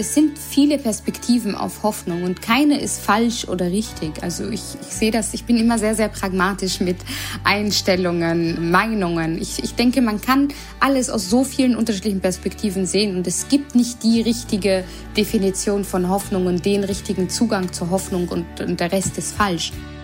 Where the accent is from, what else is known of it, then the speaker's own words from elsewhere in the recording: Vienna, Austria; moved away as an adult; now in Germany; weil ich auch gebürtige Wienerin bin.